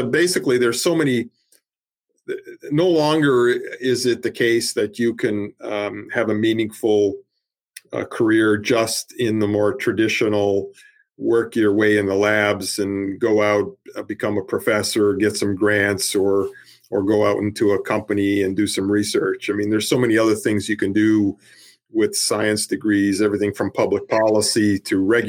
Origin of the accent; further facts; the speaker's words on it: Ontario, Canada; now in United States; growing up in Northern Ontario, I tell people I'm from the original UP because that's kind of where I grew up.